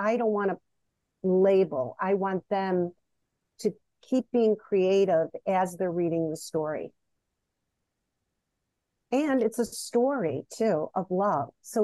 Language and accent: English; Illinois, United States; now in Detroit, United States; I grew up right outside of Chicago, and Chicago's an amazing city